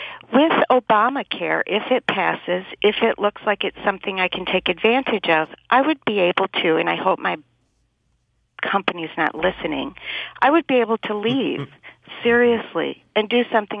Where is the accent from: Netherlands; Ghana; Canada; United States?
United States; Midwest; I'm from the Midwest. I speak kind of slow